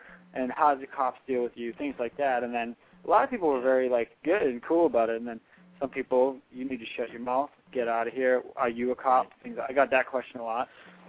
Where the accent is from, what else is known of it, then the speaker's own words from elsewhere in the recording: Boston, Massachusetts, United States; now in Brooklyn, United States; I moved to Brooklyn, and I just saw such a different diversity of life than I did growing up in Boston